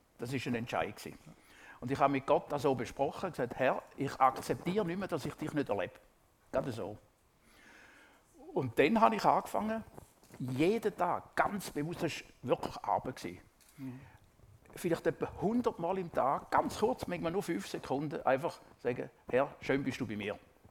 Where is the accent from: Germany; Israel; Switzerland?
Switzerland; Ich habe mal im Deutschen einen Vortrag vor 4000 Geschäftsleuten als Schweizer